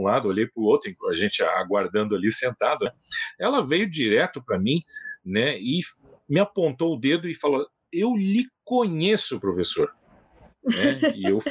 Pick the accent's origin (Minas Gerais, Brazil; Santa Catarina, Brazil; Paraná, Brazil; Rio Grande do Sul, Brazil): Rio Grande do Sul, Brazil; Porto Alegre; also born or lived in Santa Maria; Lá no Rio Grande do Sul, eu sou gaúcho, né? Eu nasci em Porto Alegre, mas eu morei muito tempo em Santa Maria, né? No interior do Rio Grande do Sul.